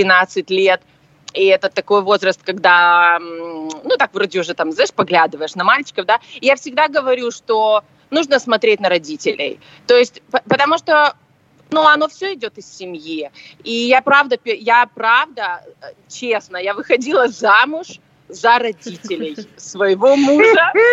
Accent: Ukraine; also born or lived in Kazakhstan / Thailand; now in Canada; Ну, изначально я из Украины. Ой, ну вообще-то изначально я родилась в Казахстане.

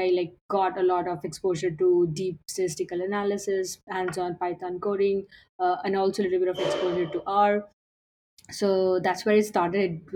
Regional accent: India; So yeah, I grew up in India in a very middle-class family.

